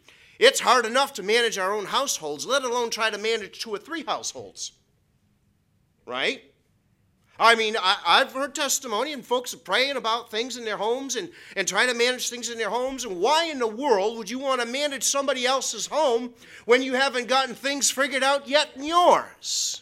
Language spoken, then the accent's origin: English; New England, United States; I'm a New Englander, and I'm resourceful, and I'm stubborn, and I'm a Scot